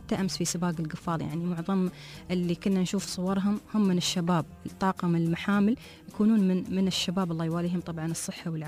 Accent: Dubai, United Arab Emirates; واحد من كبار التيار في سوق السمك عندنا في دبي

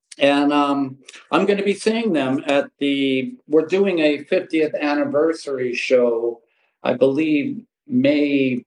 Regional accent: New York City, New York, United States; what it's like growing up and being so alienated and lost growing up in Queens, deep Queens, as I call it, deep Queens, New York.

